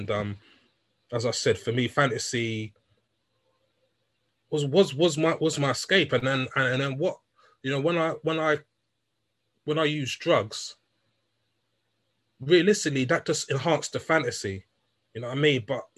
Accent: United Kingdom; I'm born here, I was raised here, you know, I'm a British citizen

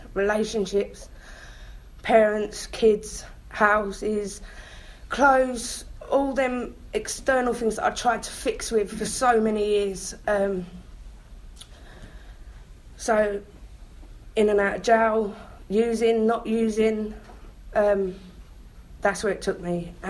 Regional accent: East of England, United Kingdom; accent: Essex; And I said really loudly, is this Lynn Amy in my Essex accent?

